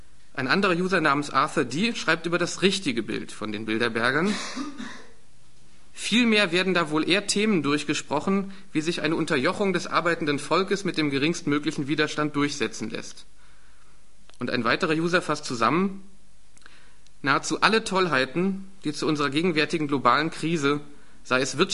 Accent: East Germany, Germany; Also ich bin in der DDR noch aufgewachsen

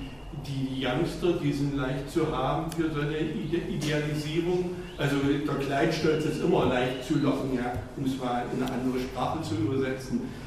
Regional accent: Germany; ich komme aus der DDR, wo wir das eigentlich damals 68 an der Penne eben doch versucht haben

